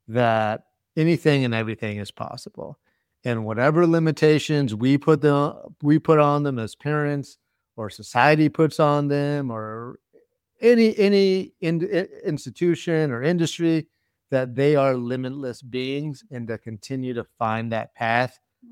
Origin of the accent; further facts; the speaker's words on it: Tampa, Florida, United States; born there; I was a Tampa Bay Bucks fan because I was born in Tampa Bay, you know